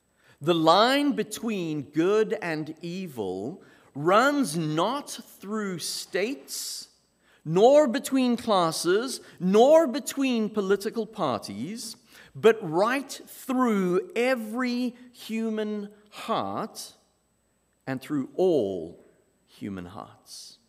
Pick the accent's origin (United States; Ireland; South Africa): South Africa; I grew up in South Africa. I was born and raised in South Africa. I grew up during the apartheid era, the separation acts. I went to an all-boys, whites-only school.